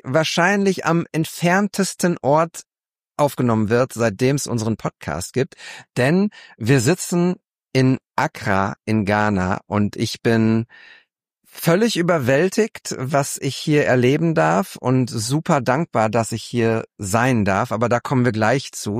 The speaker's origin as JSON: {"language": "German", "town": "Bochum", "region": "North Rhine-Westphalia", "country": "Germany", "said": "das sage ich als Bochumer mit höchstem Respekt"}